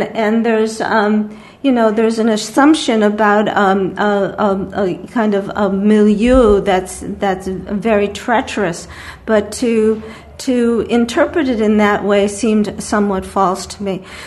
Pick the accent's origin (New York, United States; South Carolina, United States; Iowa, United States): New York, United States; No, I'm from New York.